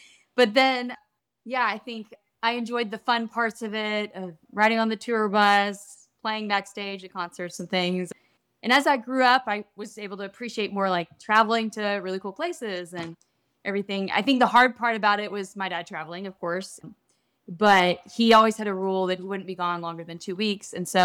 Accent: Franklin, Tennessee, United States; also born or lived in Texas; live in Franklin, Tennessee, my hometown, kind of lives back and forth between here and Texas

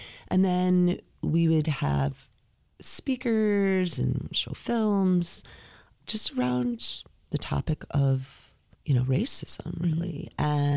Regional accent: Grand Rapids, Michigan, United States; born there; I was born in Grand Rapids.

